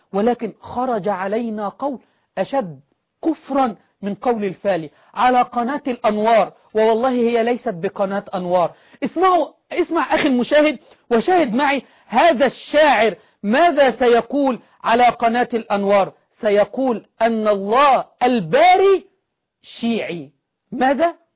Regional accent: Egypt; نحن عندنا في مصر إذا أتيت إلى رجل كبير من عوام أهل السنة والجماعة

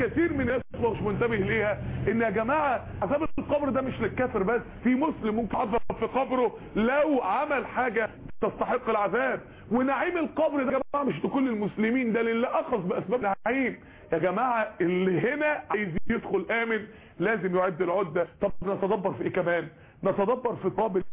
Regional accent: Mansoura, Dakahlia, Egypt; عندنا في المنصورة

